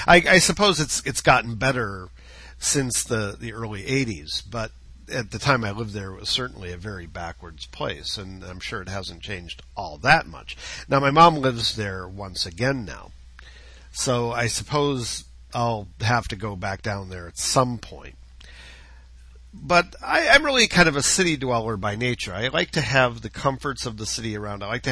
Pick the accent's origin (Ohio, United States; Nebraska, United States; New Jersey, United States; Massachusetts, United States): Ohio, United States; Cleveland; I grew up in Cleveland and lived in, you know, a fairly urban environment.